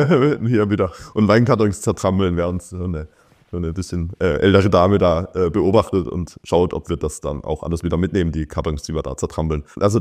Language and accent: German; Baden-Württemberg, Germany; aber ich komme aus Baden-Württemberg